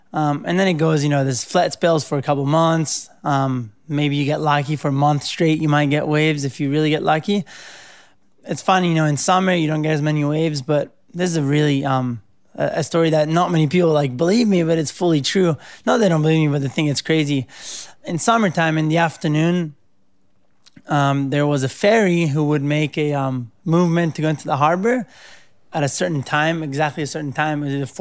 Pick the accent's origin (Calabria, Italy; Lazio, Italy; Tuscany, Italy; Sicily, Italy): Lazio, Italy; Cerveteri; English is a second language; So I'm from Rome. I was born in Rome and I grew up right outside Rome in a little town called Cerveteri, which is kind of by the sea.